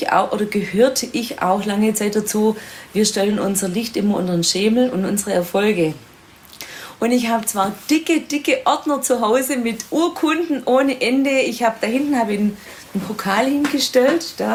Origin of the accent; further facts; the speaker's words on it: Baden-Württemberg, Germany; im Sportkreis Ostalb, also meiner alten Heimat im Schwäbischen in der Nähe von Stuttgart